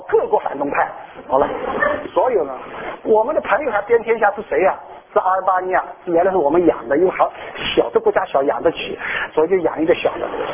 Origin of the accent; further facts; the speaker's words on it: China; 因为我是中国人啊，谁不愿意啊？